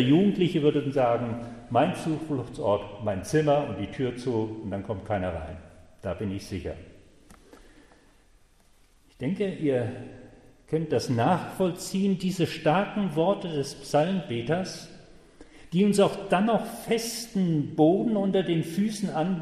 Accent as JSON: {"language": "German", "region": "Hesse", "country": "Germany", "tie": "born or raised there", "said": "In Hessen, da wo ich groß geworden bin, wo ich zuletzt Dienst hatte"}